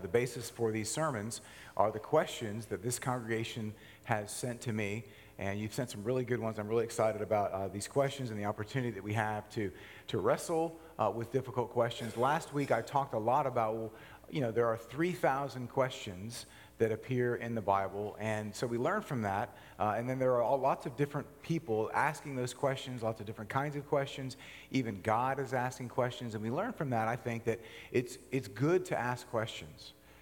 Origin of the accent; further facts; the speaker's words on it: Orlando, Florida, United States; I grew up in Florida, in suburban Orlando